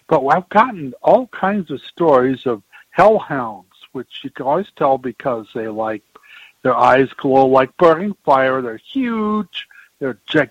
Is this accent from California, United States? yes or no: yes; Thousand Oaks, California, United States; This is when I was growing up in Thousand Oaks.